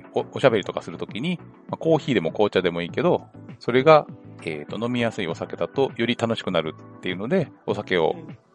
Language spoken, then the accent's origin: Japanese; North Kanto, Japan; 私は北関東の育ちなんで